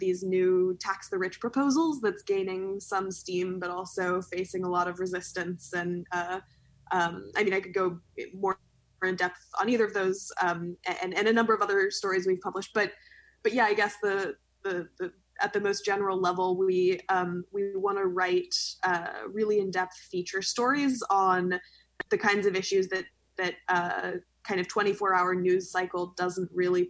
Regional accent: New York, United States; as a New Yorker myself, I was reading existing coverage

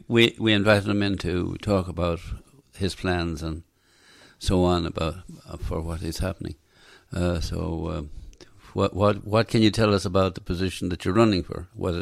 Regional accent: Ireland; because I'm Irish

